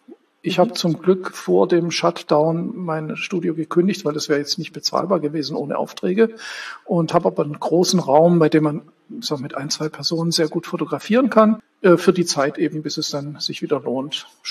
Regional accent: Stuttgart, Baden-Württemberg, Germany; now in Berlin, Germany; Ich bin ja in Stuttgart aufgewachsen, hatte dort viele Kontakte

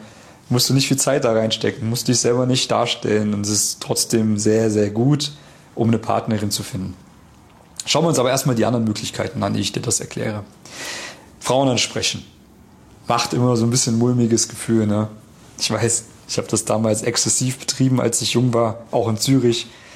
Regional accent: Germany; now in Austria; Dann habe ich halt immer gesagt, ja, genau, ich bin Piefke.

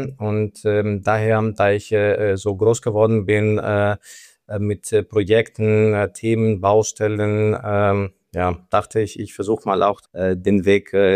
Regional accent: Greece; moved away as an adult; now in Germany; sehr bald 36 Jahre alt. Ich komme aus Griechenland, gebürtiger Grieche und seit den letzten 10 Jahren hier in Deutschland tätig. Und genau, vor 10 Jahren bin ich nach Deutschland gekommen, direkt nach dem Bauingenieurstudium.

